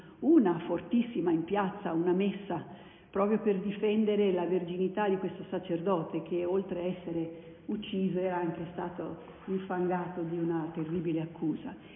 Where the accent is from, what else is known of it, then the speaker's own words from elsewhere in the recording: La Spezia, Liguria, Italy; moved away; sono originaria di La Spezia, no, famiglia normalissima. A un certo punto però io ho lasciato l'Italia e sono andata in Panama e poi in Venezuela e in Centro America